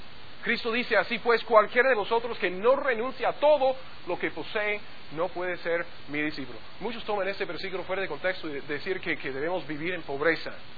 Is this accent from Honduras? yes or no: no; United States; Spanish is a second language; Si usted no lo ha notado, yo soy gringo.